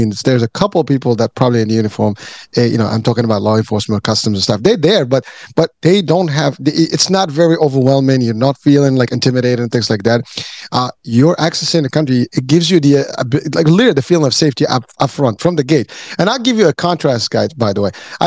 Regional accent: Morocco; I'm Muslim, so you know, and I come from Morocco.

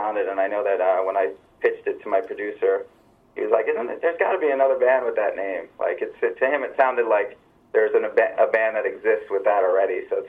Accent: New York, United States; I'm from New York, so for me that would be, you know.

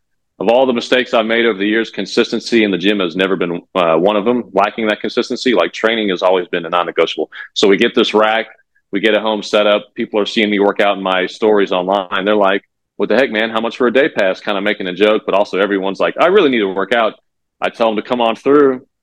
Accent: Raleigh, North Carolina, United States; And then I find this private facility in my hometown here in Raleigh, North Carolina.

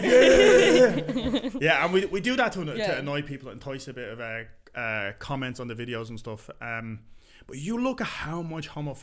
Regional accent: Dublin, Leinster, Ireland; moved away; my life growing up in Dublin, which also wasn't easy, and especially about being an Irish Catholic boy

